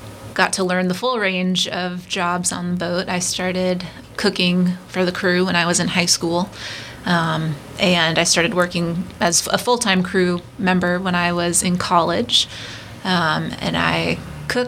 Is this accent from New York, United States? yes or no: no; Edmonds, Washington, United States; I grew up in Edmonds, Washington, but my family is from Southeast Alaska, from Prince of Wales Island.